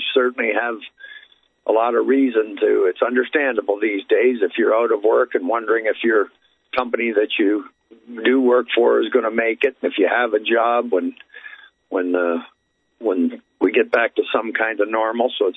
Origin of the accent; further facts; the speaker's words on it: Canada; I'm a bit ashamed as a Canadian that Canada is not carrying their weight.